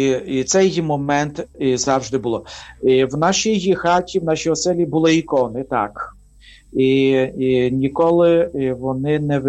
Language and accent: Ukrainian; Horodyshche, Cherkasy Oblast, Ukraine; born there; Народився в Черкаській області, місто Городище, і ходив до школи звичайної.